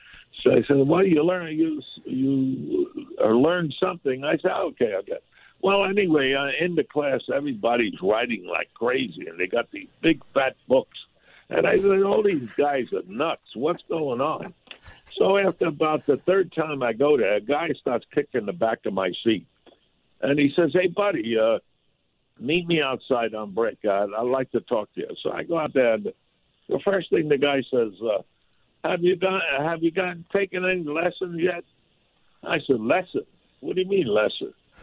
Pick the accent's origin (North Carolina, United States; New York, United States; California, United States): New York, United States; accent: New York; now in South Florida, United States; I know that your audience hears my accent. I left New York, but New York never left me. So you have to forgive that. But I'm here in South Florida 50 years.